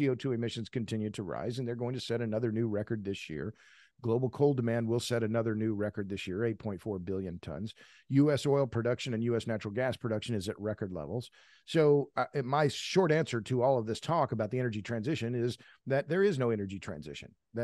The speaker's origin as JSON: {"language": "English", "town": "Tulsa", "region": "Oklahoma", "country": "United States", "said": "Talking to people who, those are my people. I'm from Tulsa."}